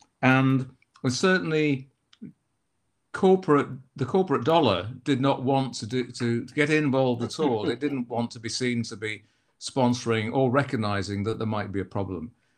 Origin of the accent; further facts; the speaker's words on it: Scarborough, Yorkshire and the Humber, United Kingdom; my former family business was located in my hometown of in the northeast of England, in North Yorkshire, and a town called Scarborough